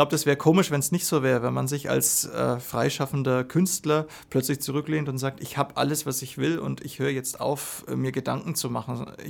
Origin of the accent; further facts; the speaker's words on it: Limmersdorf, Bavaria, Germany; now in Bayreuth, Germany; Heimat ist definitiv in Oberfranken. Ich bin in Limmersdorf aufgewachsen und fühle mich da auch heute noch pudelwohl. Und da spüre ich schon, da ist meine Heimat, da gehöre ich hin. Und jetzt lebe ich mit meiner Familie in Bayreuth.